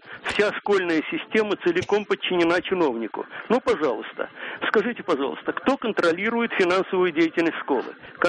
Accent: Saint Petersburg, Russia; я из Петербурга.

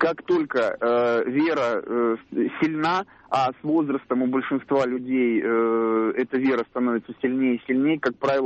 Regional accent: Almaty, Kazakhstan; now in Moscow, Russia; В силу определенных обстоятельств я достаточно долгое время прожил в городе Алма-Ата

